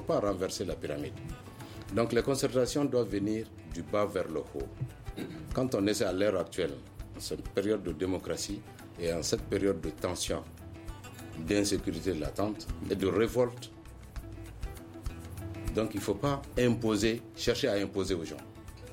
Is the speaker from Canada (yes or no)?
no; Sikasso, Mali; Moi, je suis du Ouassoulou, par exemple. On me dit région de Sikasso. Mais c'est trop vague. Mais quand on va dire Ouassoulou, je me sens concerné.